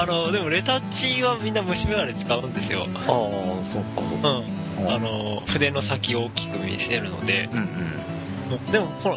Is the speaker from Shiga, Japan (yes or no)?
no; Otaru, Hokkaido, Japan; 妻の実家の京都と僕の実家の小樽は有料化になってました